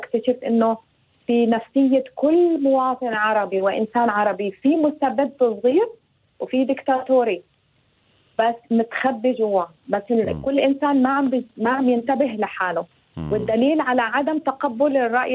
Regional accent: Kuwait; moved away as an adult; also born or lived in Beirut, Lebanon; now in Germany; أنا الأصل طبعا فلسطينية أردنية، مولودة في الكويت وعشت في الكويت، وبعدين درست جامعة في بيروت، وبعدين زوجت من لبناني، وبعدين وعشنا بعدة دول عربية، بعدين هاجرنا على ألمانيا، يعني صرنا 19 سنة.

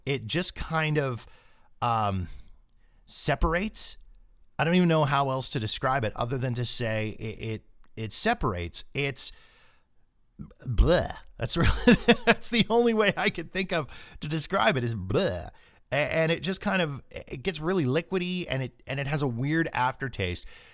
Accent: Canada; as a Canadian

